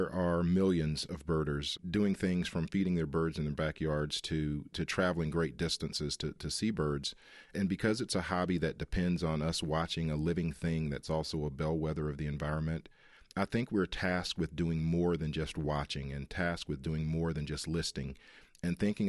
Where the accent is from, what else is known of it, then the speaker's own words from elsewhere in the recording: Edgefield, South Carolina, United States; I grew up in Edgefield, South Carolina, kind of in the boondocks.